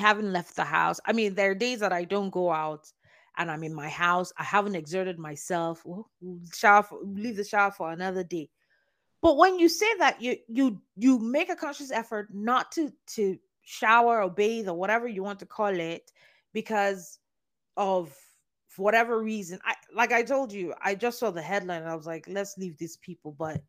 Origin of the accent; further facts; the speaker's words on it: Nigeria; You know, as my Nigerian people say, do the needful.